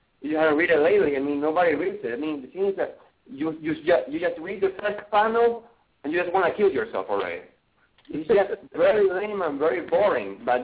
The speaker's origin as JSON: {"language": "English", "country": "Ecuador", "tie": "born or raised there", "said": "I was born there, Ecuador. I was born in Ecuador."}